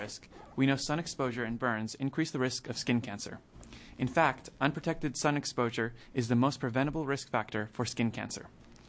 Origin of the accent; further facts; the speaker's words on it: Gresham, Oregon, United States; I am from Senator Monis Anderson's district in Gresham, and a first-year medical student at OHSU